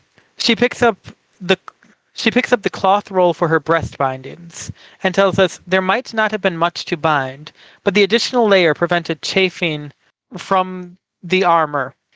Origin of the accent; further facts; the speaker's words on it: United States; Also, I'm so American that after saying that, I had a moment of, can I say nipple on the podcast without it being explicit?